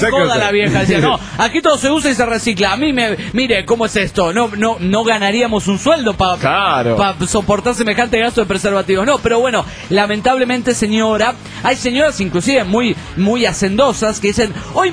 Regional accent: Cochabamba, Bolivia; de Cochabamba, Bolivia.

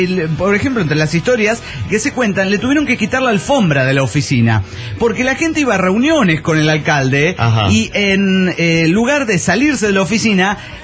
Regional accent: Cali, Valle del Cauca, Colombia; En Cali, mi ciudad natal, Cali, Colombia, tuvimos un alcalde ciego.

